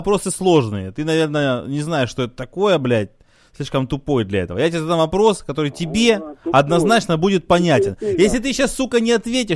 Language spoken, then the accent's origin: Russian; Saint Petersburg, Russia; Да, я из Питера.